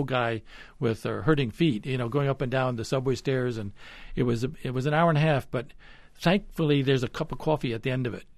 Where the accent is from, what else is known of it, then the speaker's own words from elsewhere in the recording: Bronxville, New York, United States; When I was growing up in Bronxville, there was no coffee shops, and there was no coffee.